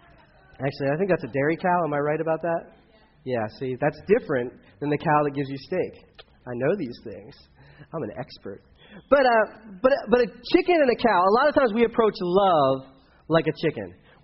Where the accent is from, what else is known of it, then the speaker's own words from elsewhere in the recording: Delaware, United States; Where I grew up in Delaware, it was like, you know, Kendra calls it the New Jersey.